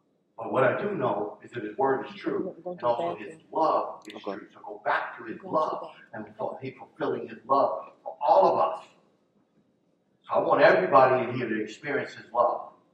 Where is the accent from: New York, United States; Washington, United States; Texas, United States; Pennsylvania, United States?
Pennsylvania, United States; Philadelphia; I'm from Philadelphia. We had peepholes.